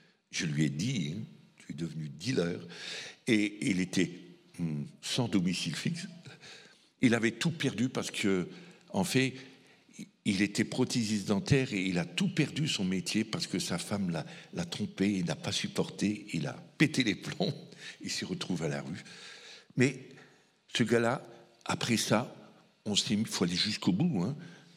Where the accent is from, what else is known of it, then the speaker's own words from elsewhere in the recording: France; j'en ai pris la responsabilité en tant que Français